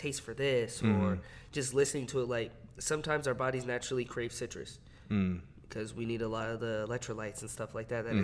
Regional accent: Victorville, California, United States; Exactly? Victorville, California.

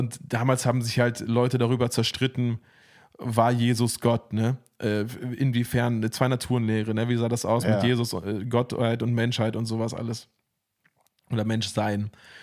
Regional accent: Bielefeld, North Rhine-Westphalia, Germany; ich komme aus Bielefeld.

